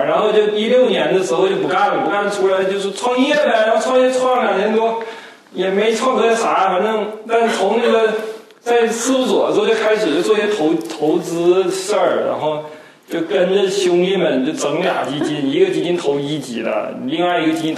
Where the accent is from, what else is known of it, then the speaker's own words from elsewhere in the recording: Hainan, China; moved away as an adult; also born or lived in Harbin; 简单介绍，我是生在黑龙江省哈尔滨市，然后在那边待了六岁，然后去了海南，去海南。